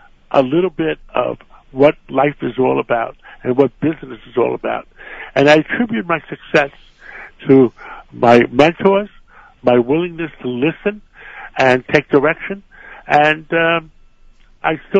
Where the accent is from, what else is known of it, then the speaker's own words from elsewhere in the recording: New York City, New York, United States; When I grew up in Harlem, and I was 18, 19 years old, 20 years old, I had a mentor, and his name was Tony.